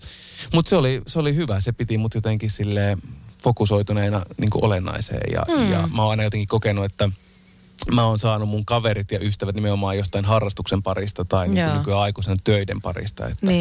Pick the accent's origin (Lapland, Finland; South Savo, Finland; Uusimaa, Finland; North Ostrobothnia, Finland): North Ostrobothnia, Finland; Oulunsalo; Mä oon syntynyt Oulussa on syntynyt, mutta asuttiin sitten Oulun Salossa, joka oli siis pienehkö kunta siinä heti kyljessä.